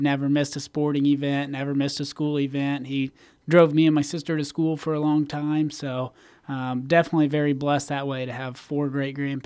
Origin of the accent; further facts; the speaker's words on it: New Castle, Indiana, United States; It's about 30 minutes away from my hometown of Newcastle in Muncie, Indiana